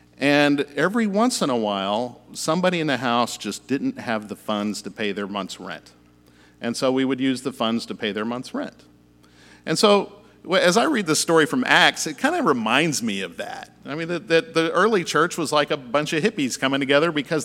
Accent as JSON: {"language": "English", "region": "Arkansas", "country": "United States", "moved": "as an adult", "lives_now": "California, United States", "said": "I came to California from Arkansas 30 years ago because I was following … up the East Coast."}